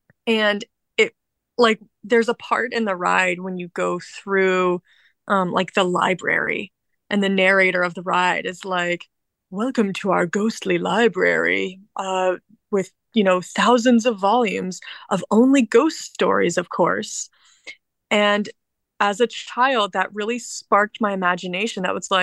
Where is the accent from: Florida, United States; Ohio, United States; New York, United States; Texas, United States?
Florida, United States; Orlando; My favorite ride at Disney growing up, I grew up in Orlando.